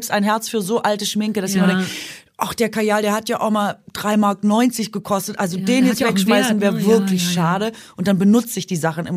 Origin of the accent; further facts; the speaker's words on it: Baden-Württemberg, Germany; ich bin ja Schwäbin